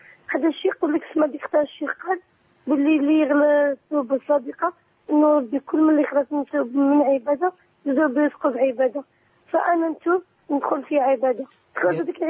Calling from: Algeria; أنا أختي من الجزائر.

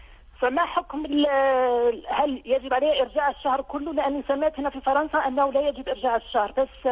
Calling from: Switzerland; أنا بتصل بك من سويسرا يا شيخ

